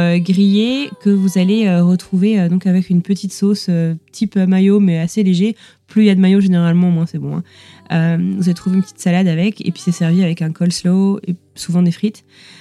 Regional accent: Brittany, France; je suis bretonne, précisons-le.

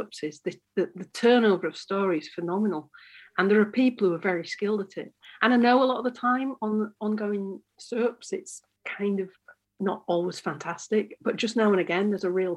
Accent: Yorkshire and the Humber, United Kingdom; because we're both from West Yorkshire

